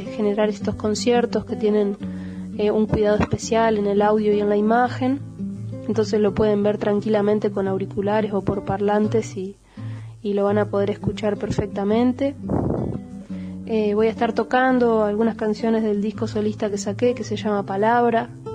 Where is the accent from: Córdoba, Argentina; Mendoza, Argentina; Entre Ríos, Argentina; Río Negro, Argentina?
Entre Ríos, Argentina; Gualeguaychú; nací acá en Gualeguaychú, en el barrio cerca de la cancha de la Liga. Creo que ni tiene nombre el barrio, pero más o menos pueden ubicar Paraguay y Jujuy